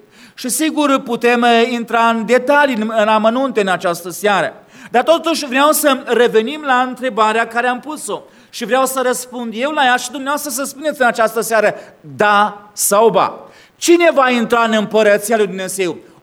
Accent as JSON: {"language": "Romanian", "town": "Caransebeș", "region": "Caraș-Severin", "country": "Romania", "tie": "born or raised there", "said": "În Banat, de unde vin eu, de loc sunt din Banat, din zona Caransebeșului, porțile sunt foarte înalte, așa, nu vezi afară."}